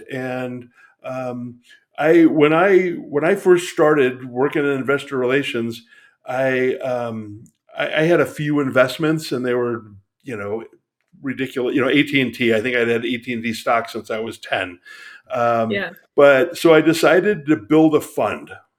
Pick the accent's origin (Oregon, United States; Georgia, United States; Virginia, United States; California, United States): California, United States; Living in Nevada, we're next door to California, and I grew up in California, but love Nevada.